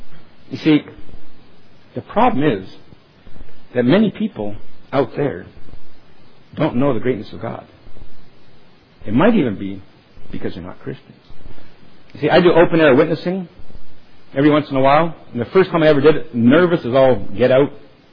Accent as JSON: {"language": "English", "town": "Toronto", "region": "Ontario", "country": "Canada", "tie": "born there", "said": "I was born in Toronto, but it is a Dutch name."}